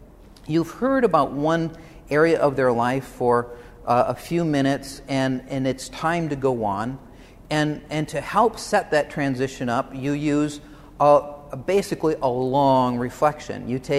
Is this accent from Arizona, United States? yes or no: no; Michigan, United States; I grew up in Michigan.